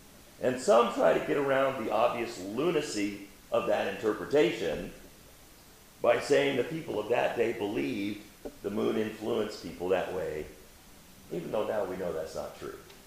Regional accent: Phoenix, Arizona, United States; I'm originally from Phoenix, Arizona. I know about shade protecting from heat.

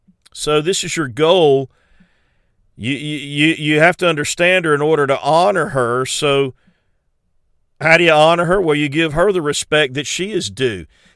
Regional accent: South Carolina, United States; also born or lived in New Orleans, Louisiana

